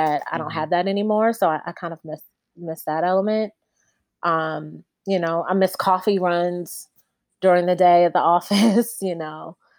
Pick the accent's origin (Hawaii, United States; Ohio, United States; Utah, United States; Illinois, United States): Illinois, United States; Chicago; growing up in Chicago, I grew up on the East Side, Lake Michigan was right there. I literally saw it every single day.